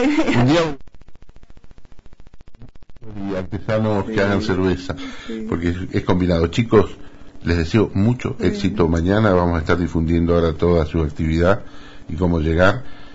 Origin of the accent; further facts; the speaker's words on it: Chos Malal, Neuquén, Argentina; En realidad soy patagónico, de familia ligada a Mendoza